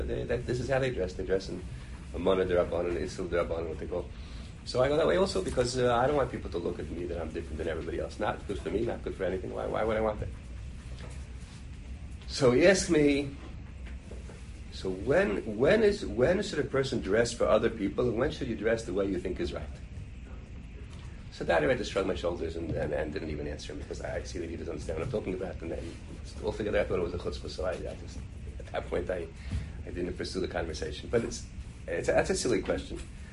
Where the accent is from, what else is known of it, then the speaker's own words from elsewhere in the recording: Brooklyn, New York, United States; So I told him that I'm a Lakewood product. I'm a Rav from Brooklyn.